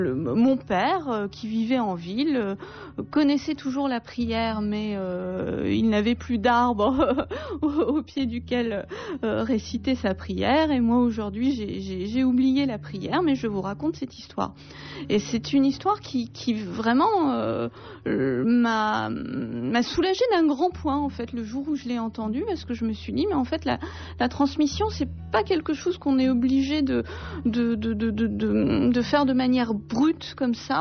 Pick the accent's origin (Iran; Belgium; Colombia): Iran; first language Armenian; French is a second language; now in France; ma langue maternelle est l'arménien, mais c'est vrai que j'ai toujours été bilingue. En Iran, j'étais bilingue en arménien et en farsi, en persan. Quand je suis arrivée en France